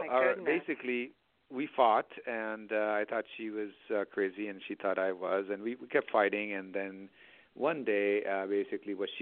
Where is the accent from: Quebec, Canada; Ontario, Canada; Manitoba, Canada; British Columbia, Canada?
Ontario, Canada; Toronto; also born or lived in India; I was born in India, and then when I was a young man, I was not even a teenager. I moved to Toronto, Canada, and grew up in Toronto, and we lived in the worst part of the town